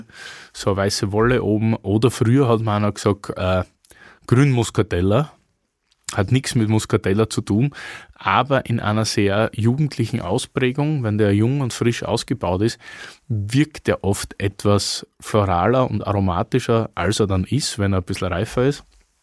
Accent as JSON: {"language": "German", "region": "Styria", "country": "Austria", "said": "weil ich bin ja Steirer und in der Steiermark gibt es gar keinen grünen Veltliner"}